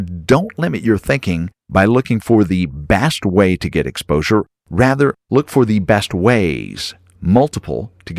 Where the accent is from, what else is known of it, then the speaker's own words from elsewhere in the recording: Waco, Texas, United States; here in my hometown city of Waco, Texas